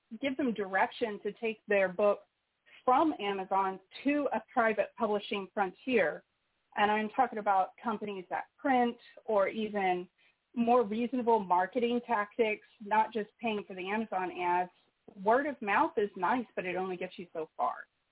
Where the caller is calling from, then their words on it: Indiana, United States; I am calling from Indiana